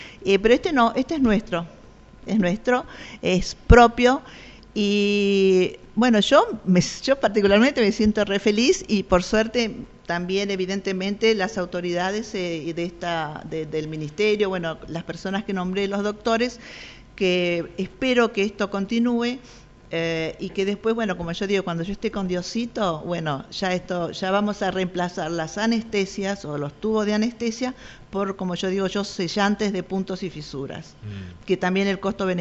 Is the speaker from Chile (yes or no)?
no; Buenos Aires, Argentina; born there; now in Misiones, Argentina; Soy nacida en Buenos Aires, pero soy misionera de corazón, ya que hace 38 años que vivo en Misiones.